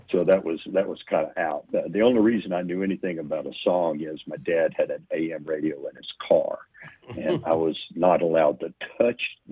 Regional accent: Louisiana, United States; also born or lived in Arkansas; My parents moved across the state line into Louisiana. So I lived in northeast Louisiana for quite some time, a number of years. And that's where I grew up and really went to school

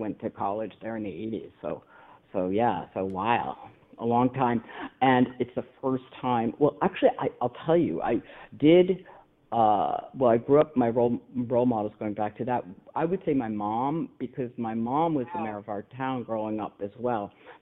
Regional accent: New Jersey, United States; I grew up in New Jersey. I grew up about an hour, a little over an hour west, if you go on 78. And I guess it's about 2 hours from Philly.

